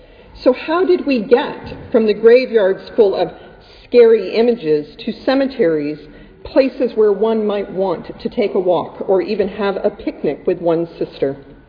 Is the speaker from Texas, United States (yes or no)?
no; California, United States; I grew up in California, and all the cemeteries I knew were wonderful, beautiful, rolling hills of gardens kind of cemetery.